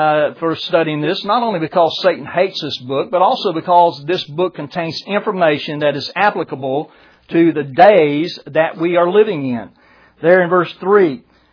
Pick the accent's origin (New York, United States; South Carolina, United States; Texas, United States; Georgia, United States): Georgia, United States; Brunswick; I had a pastor I grew up with in Brunswick, Georgia.